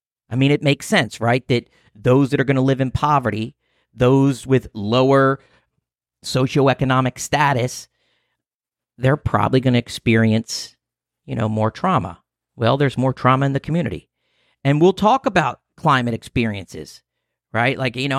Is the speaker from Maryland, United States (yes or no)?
yes; Baltimore, Maryland, United States; born there; And I was born in Baltimore City.